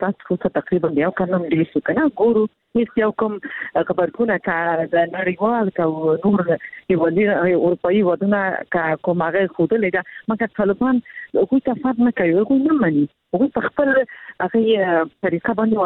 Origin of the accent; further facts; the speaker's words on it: Afghanistan; مونږ خپل افغان یو